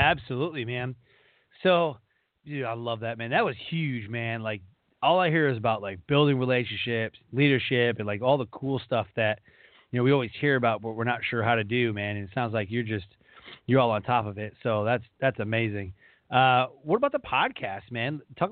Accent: Detroit, Michigan, United States; now in North Carolina, United States; I'm in North Carolina right now, but I'm from Detroit.

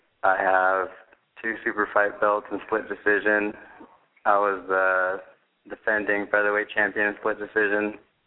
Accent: Canby, Oregon, United States; I grew up in Canby, Oregon, a little town out in the country, and I lived there all my whole life.

